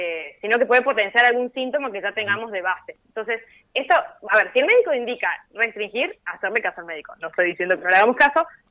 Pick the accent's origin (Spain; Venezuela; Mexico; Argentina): Argentina; es una infusión que nos, como argentinos, nos encanta para arrancar la mañana